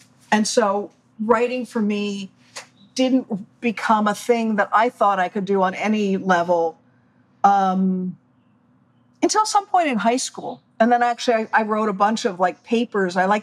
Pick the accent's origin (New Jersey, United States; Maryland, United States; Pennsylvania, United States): Maryland, United States; Chevy Chase; I grew up in Chevy Chase, Maryland. In the very strange edge of Washington, D.C.